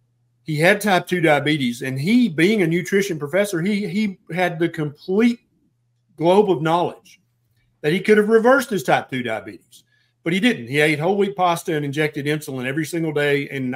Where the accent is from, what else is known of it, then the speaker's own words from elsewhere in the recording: Tennessee, United States; And I'm a redneck from Tennessee, and I'm like, pasta? Who said that?